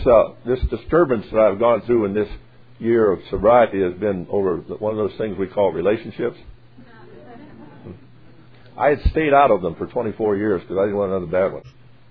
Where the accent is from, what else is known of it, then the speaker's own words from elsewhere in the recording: Missouri, United States; I come from the Missouri state. They call it the Show Me State, you know. That fits me real well. I didn't grow up there, but that fits me real well.